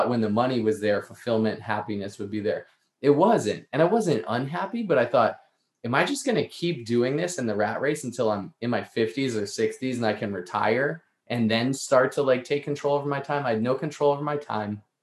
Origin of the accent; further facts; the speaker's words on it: Boston, Massachusetts, United States; But to backtrack before then, I grew up in the Northeast in the Boston area.